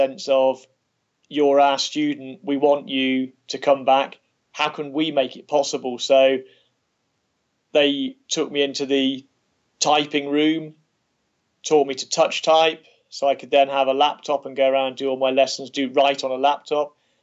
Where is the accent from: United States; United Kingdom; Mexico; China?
United Kingdom; Kidderminster, West Midlands; I grew up in the Midlands, in Kidderminster, about 14 miles to the southwest of Birmingham.